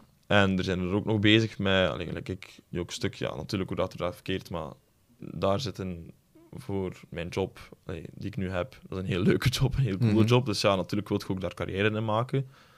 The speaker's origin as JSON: {"language": "Dutch", "town": "Oudenaarde", "region": "Flemish Region", "country": "Belgium", "said": "Ja, ik kom van Oudenaarde dus"}